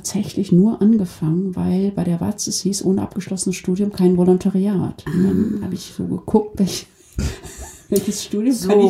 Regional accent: Germany; Ja, klar ist Deutschland meine Heimat.

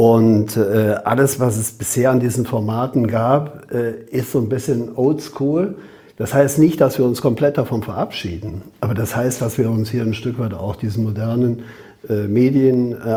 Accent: Rhineland, Germany; wer mich dann als Rheinländer kennt, weiß, dass der Rheinländer ja an sich ohne Punkt und Komma redet

